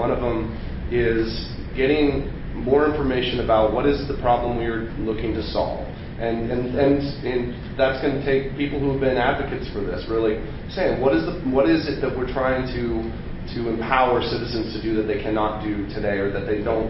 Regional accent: Ridgefield, Washington, United States; I grew up in North County. I grew up in Ridgefield

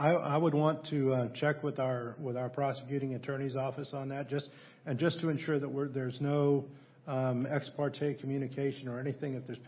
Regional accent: Washington, United States; I come from Eastern Washington where dust was a huge problem there

